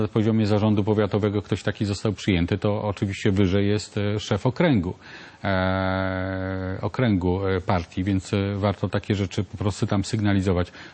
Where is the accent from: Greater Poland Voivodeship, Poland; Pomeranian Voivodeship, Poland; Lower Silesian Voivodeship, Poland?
Pomeranian Voivodeship, Poland; Ja jestem z Pomorza, jestem posłem z Gdańska, Sanok po drugiej stronie Polski